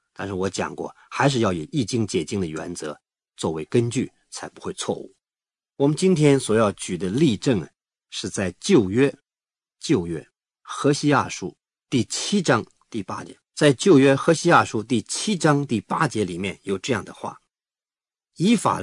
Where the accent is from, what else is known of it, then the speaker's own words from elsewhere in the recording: northern China, China; 我是北方人呢、我们北方人常常吃面食，吃饼啊。